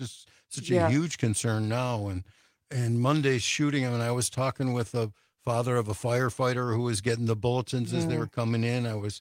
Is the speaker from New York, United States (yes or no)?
no; Highland Park, Illinois, United States; now in Madison, United States; like I grew up in Highland Park, Illinois, and they had that 4th of July parade shooting there.